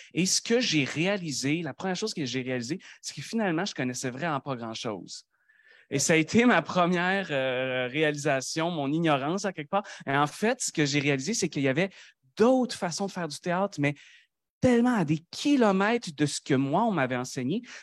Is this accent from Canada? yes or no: yes; Quebec, Canada; C'est parce que je suis Québécois et que je connais des Québécois que la codification culturelle des Québécois me touche.